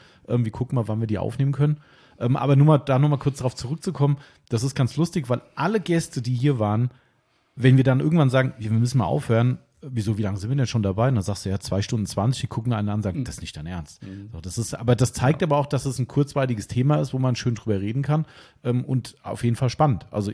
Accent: Hesse, Germany; accent: Hessian; wir reden ja auch hessisch.

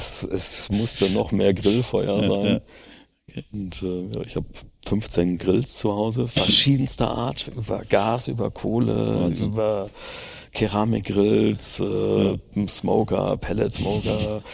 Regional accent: North Rhine-Westphalia, Germany; also ich komme aus dem Sauerland, bei uns gibt es entweder Buche oder Fichte.

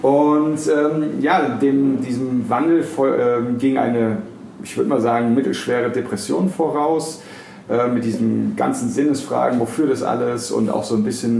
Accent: Frankfurt am Main, Hesse, Germany; born or raised there

